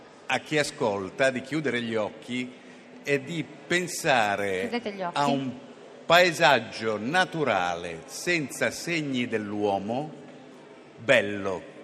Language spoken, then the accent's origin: Italian; Genoa, Liguria, Italy; Sì, sono genovese.